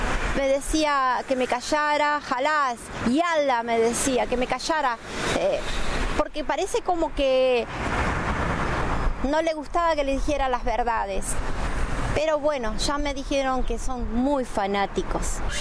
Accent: Uruguay; A mí, como uruguaya, me pisoteó.

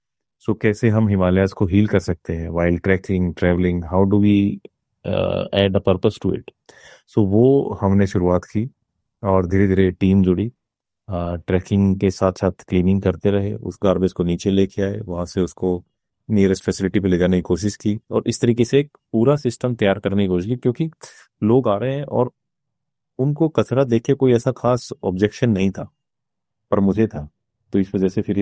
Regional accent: Haryana, India; moved away as an adult; now in Himachal Pradesh, India; और मैं मूलतः हरियाणा से रहने वाला हूँ और पिछले 16 साल से मैं हिमाचल प्रदेश में रह रहा हूँ।

